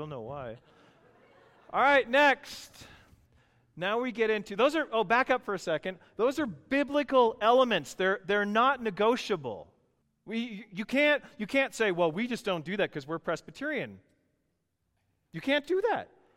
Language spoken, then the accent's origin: English; Canada; I have Northern European roots, and I'm from Canada originally.